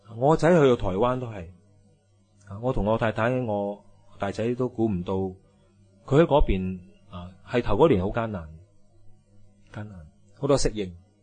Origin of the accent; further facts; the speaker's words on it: China; 我哋中国人 真係好識吟詩作對。